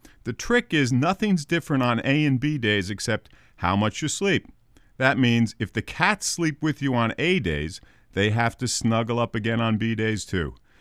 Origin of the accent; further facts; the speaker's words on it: Missouri, United States; Basically, we're from Missouri, where the motto is show me or prove it.